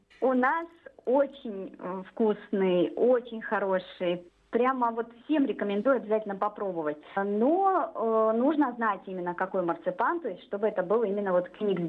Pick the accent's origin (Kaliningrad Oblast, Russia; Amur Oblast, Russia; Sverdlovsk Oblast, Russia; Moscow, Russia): Kaliningrad Oblast, Russia; Kaliningrad; Несмотря на то, что я родилась и выросла в Калининграде, не так много где была в России